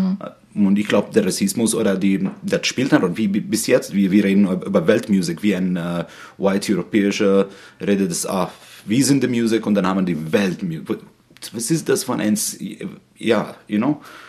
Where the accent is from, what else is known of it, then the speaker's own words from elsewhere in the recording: Syria; German is a second language; Und dann einer hat mich gefragt, woher kommst du? Und aus Syrien.